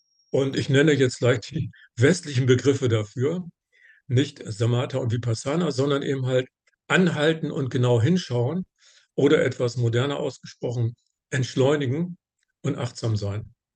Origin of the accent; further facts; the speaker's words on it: Northern Germany, Germany; Wie gerade zu hören war, komme ich aus Norddeutschland.